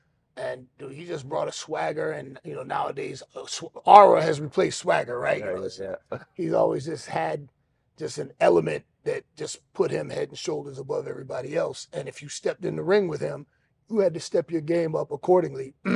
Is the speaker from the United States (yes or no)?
yes; Miami, Florida, United States; I'm from Miami.